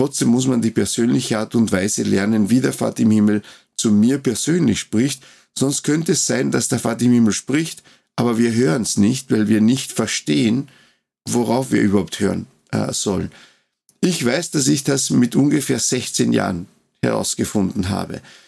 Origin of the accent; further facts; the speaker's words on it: Uruguay; now in Austria; Ich bin ja als Kind aufgewachsen in Uruguay und die Kirche in Uruguay ist viel größer, als sie in Österreich ist.